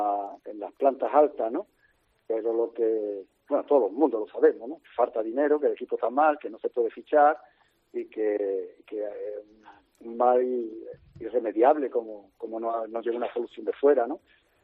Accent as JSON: {"language": "Spanish", "town": "Seville", "region": "Andalusia", "country": "Spain", "said": "te preguntan, ¿eres español? ¿De dónde eres? Y de Sevilla"}